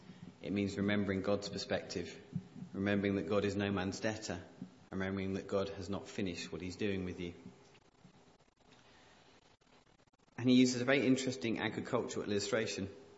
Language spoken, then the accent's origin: English; United Kingdom; born there; I was born in Britain, a very wealthy country.